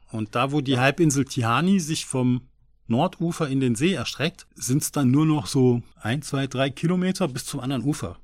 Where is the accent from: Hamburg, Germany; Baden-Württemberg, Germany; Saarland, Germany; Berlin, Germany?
Saarland, Germany; Ich komme ja nun auch aus dem Saarland, aus dem Südwesten, was ja auch römisch besiedeltes Gebiet war.